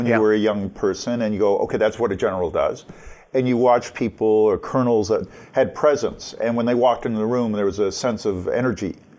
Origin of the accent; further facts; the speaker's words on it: Canada; also born or lived in England / United States; lived in England for years, people were nicer to me when they learned that I was Canadian. And they assumed my accent, I was American, then they'd go, and I go, oh, not my president, I'm Canadian.